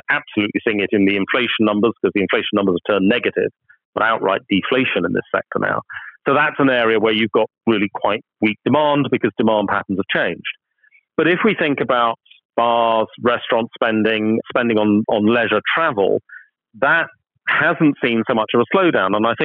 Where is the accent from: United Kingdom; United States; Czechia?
United Kingdom; not just because I'm British